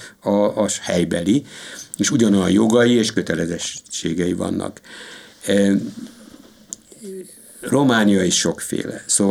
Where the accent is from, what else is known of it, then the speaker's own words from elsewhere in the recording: Hungary; a szomszédom felesége olasz, a másiknak a felesége lengyel, én speciál magyar vagyok